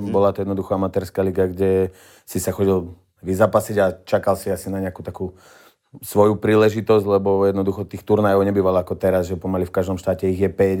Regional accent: Žilina, Žilina Region, Slovakia; bola to taká nejaká možnosť vtedy v Žiline, odkiaľ som

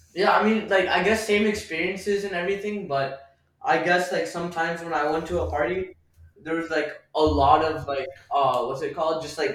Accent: Rajasthan, India; I'm from Rajasthan. I speak Marathi and Hindi.

